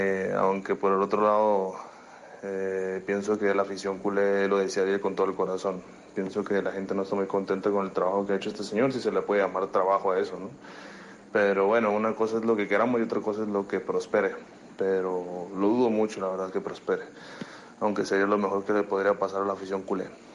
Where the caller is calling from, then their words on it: Mexicali, Baja California, Mexico; de Mexicali, México.